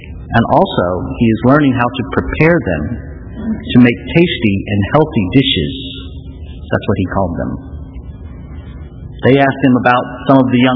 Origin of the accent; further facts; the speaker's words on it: St. Louis, Missouri, United States; now in Ohio, United States; the Cardinals are my hometown team. And not many of their games are on TV in, here in Ohio.